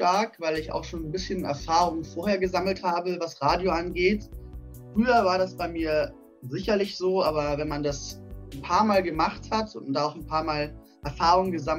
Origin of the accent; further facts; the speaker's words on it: Bavaria, Germany; born there; meine Eltern kommen aus dem Saarland. Ich bin aber in Bayern geboren